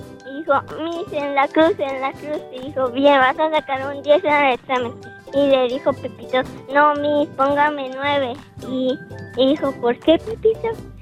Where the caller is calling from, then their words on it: Guadalajara, Jalisco, Mexico; De Guadalajara.